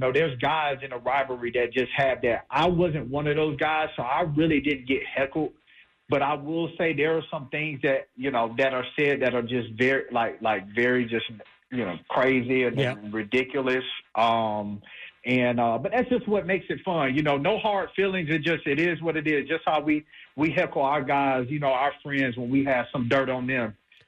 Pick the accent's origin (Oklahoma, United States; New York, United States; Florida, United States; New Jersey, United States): Florida, United States; Our high schools competed against one another, and we're coming out from Florida, where it's not necessarily a basketball state, and we're two guys going to rival schools.